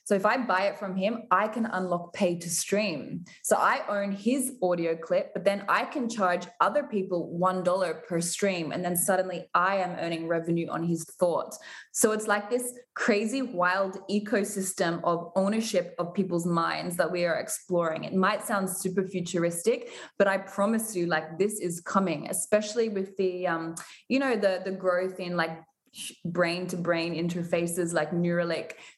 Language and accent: English; Stockholm, Stockholm County, Sweden; You know, we're from Stockholm, we're from Sweden.